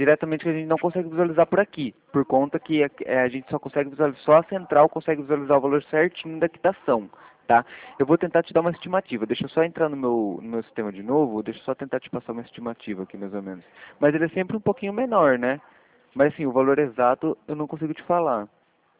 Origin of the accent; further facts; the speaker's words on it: Rio Claro, São Paulo, Brazil; Ah, eu sou aqui de Rio Claro, São Paulo.